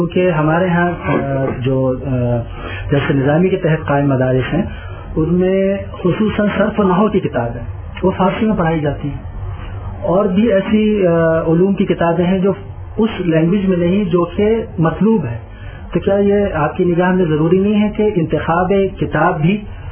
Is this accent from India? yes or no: no; Pakistan; کیونکہ میرا تعلق پاکستان سے ہے